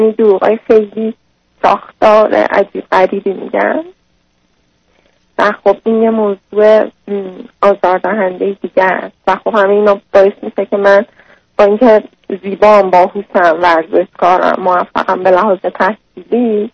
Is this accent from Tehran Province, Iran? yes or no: yes; Tehran, Tehran Province, Iran; born there; خب ما متولد تهران هستیم.